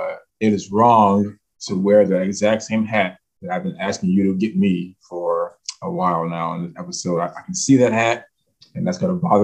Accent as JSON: {"language": "English", "town": "Chicago", "region": "Illinois", "country": "United States", "tie": "born or raised there", "said": "So I grew up on the West Side in the Austin neighborhood. Matter of fact, my grandmother on my dad's side, the house is still there, actually, a couple blocks from Austin High School. So I'm a West Side person"}